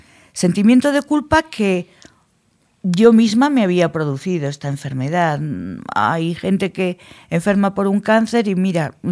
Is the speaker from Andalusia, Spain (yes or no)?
no; Logroño, La Rioja, Spain; somos de Logroño y había muy buen tabaco en Logroño